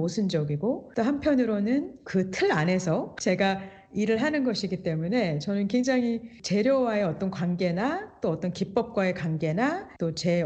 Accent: South Korea; now in United States; 저는 1세대 이민자로서 어떻게 보면 굉장히 한국적인 사고방식을 하는 미국 사람인 거잖아요.

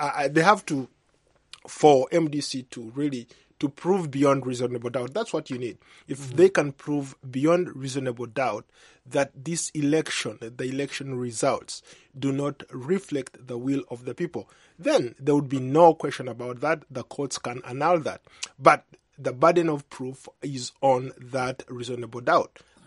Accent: Uganda; I'm from Uganda

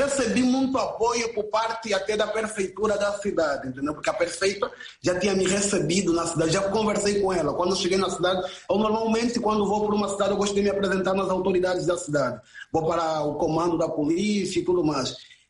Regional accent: Angola; eu me apresentei, eu sou angolano, estou a desenvolver um trabalho e tudo mais

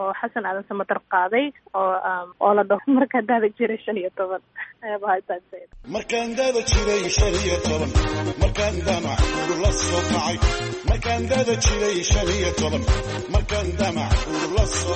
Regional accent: Kenya; Kenya ku dhashay Kenya ku soo koray

